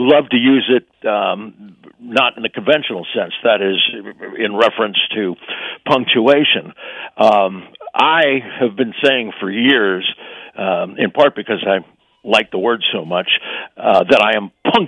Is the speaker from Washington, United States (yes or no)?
no; St. Louis, Missouri, United States; I wanted to see it in my hometown of St. Louis because, well, for a lot of reasons, not just because I'm from there